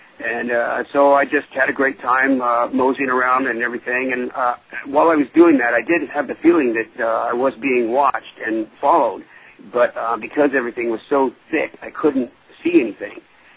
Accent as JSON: {"language": "English", "town": "Salem", "region": "Oregon", "country": "United States", "said": "I'm from Salem, Oregon."}